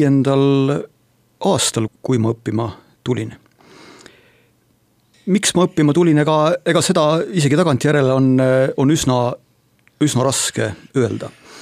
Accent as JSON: {"language": "Estonian", "town": "Tallinn", "region": "Harju County", "country": "Estonia", "tie": "born or raised there", "said": "ma olin Tallinna poiss sel ajal seal sündinud ja kasvanud ja tollal ka elasin seal ja tulin Tartusse"}